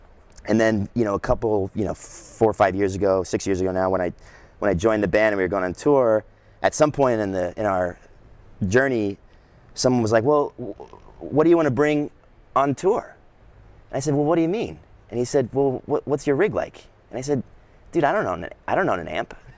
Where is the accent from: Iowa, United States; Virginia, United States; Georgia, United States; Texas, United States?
Texas, United States; Austin; I'm from Austin. I've always been there.